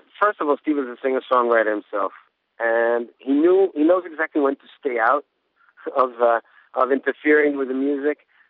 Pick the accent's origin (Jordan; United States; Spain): Spain; also born or lived in Israel; I was born in Israel, but I spent my teenage years in Spain.